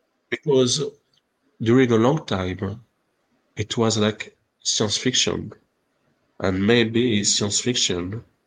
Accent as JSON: {"language": "English", "country": "Canada", "tie": "born or raised there", "also_born_or_lived": "Gabon", "said": "I was born so in Central Africa after I went in Canada for my childhood. And after I went back in Central Africa, in Gabon, this is in the center of Africa."}